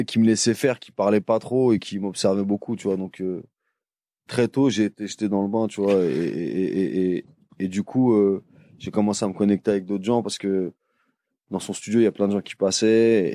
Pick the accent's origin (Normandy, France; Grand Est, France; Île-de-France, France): Île-de-France, France; Paris; Je dis, je suis de Paris et tout, machin.